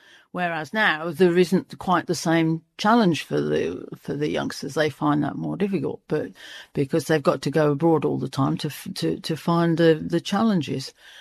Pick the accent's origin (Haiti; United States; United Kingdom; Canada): United Kingdom; It was huge here because I'm British, I suppose.